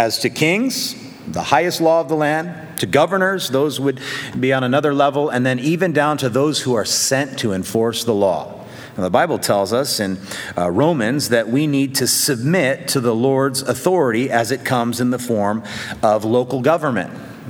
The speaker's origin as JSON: {"language": "English", "country": "United States", "said": "I don't like to submit because I'm an American and I'm independent."}